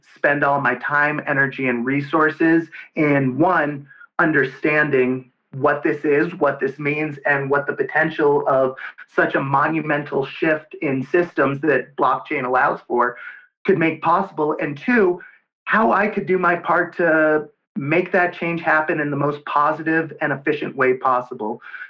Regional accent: Denver, Colorado, United States; And I'm from Denver, Colorado, and everybody knows this is a big state for patients' rights

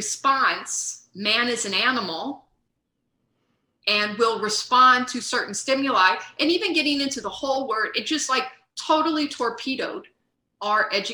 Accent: Ohio, United States; I grew up in Ohio.

